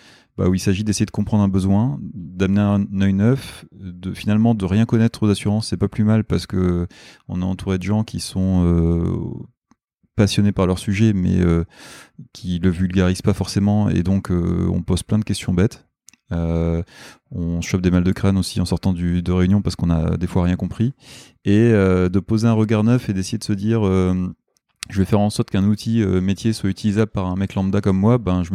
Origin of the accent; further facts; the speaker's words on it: Hauts-de-France, France; je suis intervenu un peu chez AXA en étant basé à Lille, parce qu'à la base, je suis du Nord